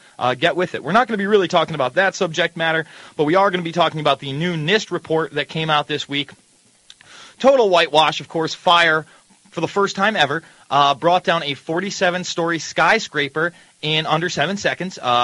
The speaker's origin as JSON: {"language": "English", "region": "New York", "country": "United States", "said": "Listen, I'm from New York. I've seen the skyline there."}